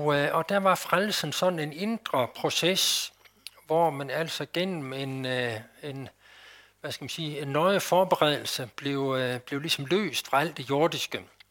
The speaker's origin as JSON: {"language": "Danish", "region": "West Jutland", "country": "Denmark", "tie": "born or raised there", "said": "Men sådan det grundlæggende i min tro og i min teologi, den fik jeg grundlagt her i Vestjylland."}